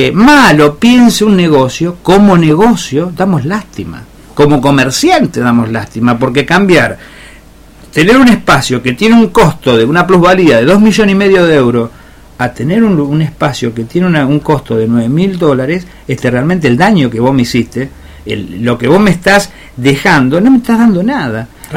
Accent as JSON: {"language": "Spanish", "town": "Rosario", "region": "Santa Fe", "country": "Argentina", "said": "soy un apasionado rosarino y amo demasiado a mi ciudad."}